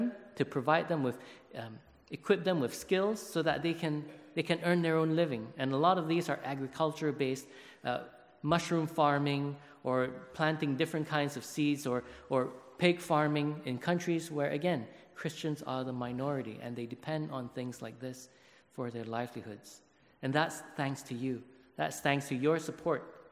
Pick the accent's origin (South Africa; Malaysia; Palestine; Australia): Malaysia; in my country, growing up in Malaysia, I knew about persecution, but it was something that never hit home.